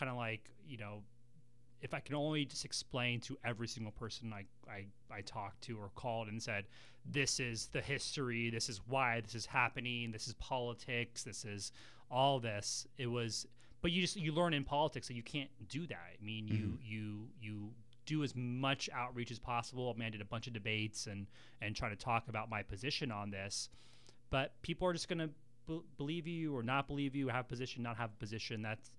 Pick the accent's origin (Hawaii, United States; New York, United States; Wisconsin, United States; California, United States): California, United States; San Diego; I've born and raised in San Diego. I've listened to 1090 and all these other shows and love all kind of the radio personalities and stuff.